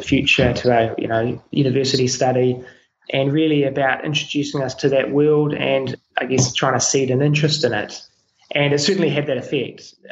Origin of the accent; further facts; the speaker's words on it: Wellington, New Zealand; So I grew up in Wellington, New Zealand, second youngest of nine.